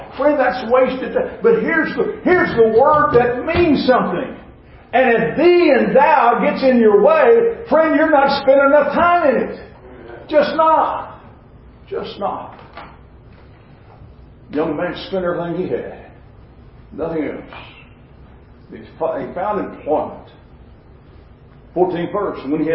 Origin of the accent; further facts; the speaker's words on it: Dallas, Texas, United States; also born or lived in Greenville, Texas; I was born in Greenville, Texas, only because my grandmother and grandfather lived outside of Greenville. Well, I was born there, but I was en route to Dallas, and that's where I spent all my life.